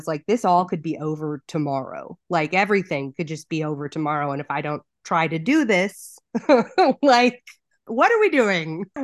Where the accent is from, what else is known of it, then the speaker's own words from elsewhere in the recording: Tucson, Arizona, United States; born there; I was born in Tucson and I'm third generation.